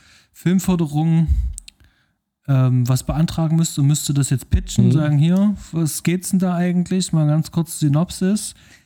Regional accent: Leipzig, Saxony, Germany; als Leipziger

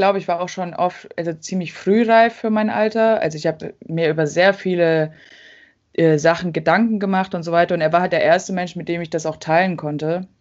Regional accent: East Germany, Germany; ich bin eigentlich ziemlich behütet aufgewachsen. Also wir sind in so einem Dorf aufgewachsen in Ostdeutschland, bei Leipzig ungefähr, also so eine Stunde von Leipzig entfernt.

